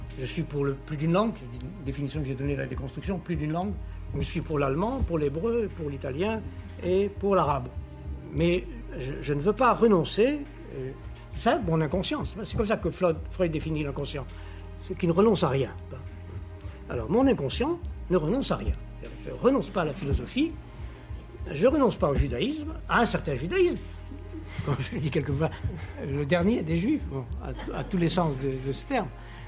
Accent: France; Je suis français et européen

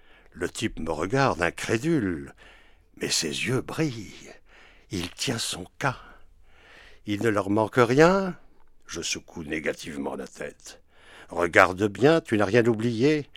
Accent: France; pourquoi je suis français, qu'est-ce que je fais, qu'est-ce que ça veut dire de l'être

